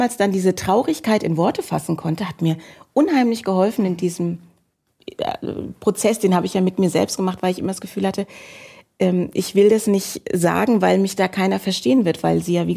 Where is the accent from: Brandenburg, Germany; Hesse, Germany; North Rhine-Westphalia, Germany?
Hesse, Germany; Frankfurt; Also ich bin in Frankfurt groß geworden